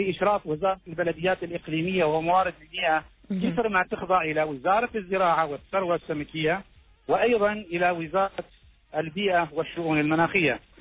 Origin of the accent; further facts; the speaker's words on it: Oman; الجانب الأهم من هذا كله إن نحن كعمانيين لا نزاول هذه المهنة